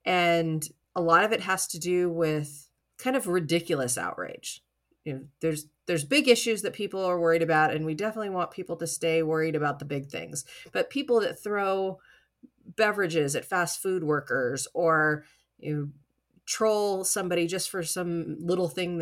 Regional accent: California, United States; also born or lived in Hawaii / North Texas; He's from Iowa, I was from California. We ended up settling on Let's Move to Texas. So we lived in North Texas for 11 years.

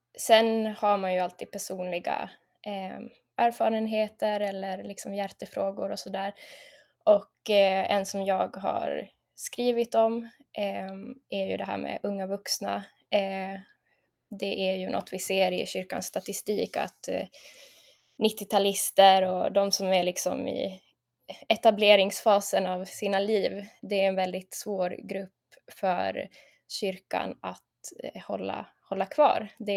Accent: Vaasa, Ostrobothnia, Finland; sen jag var 16, har jag skrivit krönikor i Vasabladet, min hemstad i Finland.

